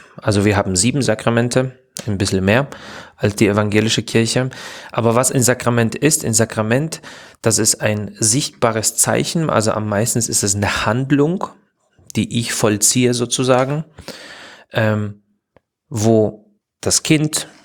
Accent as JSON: {"language": "German", "region": "Silesian Voivodeship", "country": "Poland", "tie": "born there", "said": "Ich bin sowas von katholisch. Ich bin katholisch durch und durch, ja. No. Also ich bin in Polen, in Schlesien geboren. Beide Eltern katholisch, die ganze Familie katholisch."}